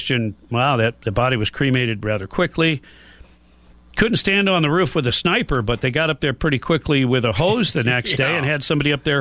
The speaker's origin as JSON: {"language": "English", "town": "Detroit", "region": "Michigan", "country": "United States", "tie": "born or raised there", "said": "The Bucks beat the Lions, and I was torn because I grew up in Detroit."}